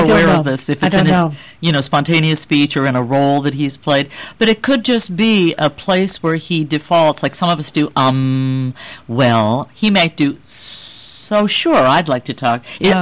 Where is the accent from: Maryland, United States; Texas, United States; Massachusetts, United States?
Massachusetts, United States; accent: New England; Well, I grew up on a farm in Massachusetts, and I have a sister, and my mother and father, my father was a bus driver, and so I'm actually not doing an absolutely perfect New England sound.